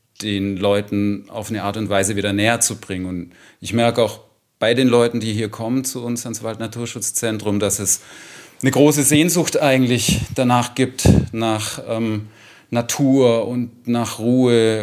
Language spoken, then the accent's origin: German; Baden-Württemberg, Germany; Ich komme aus dem Schwäbischen und da gibt es so Truppenübungsplatz Münsingen